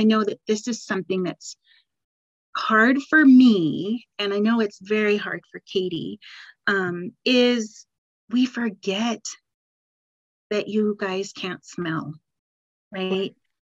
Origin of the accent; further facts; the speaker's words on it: Oregon, United States; So I grew up in Oregon, and Oregon is so lush and green.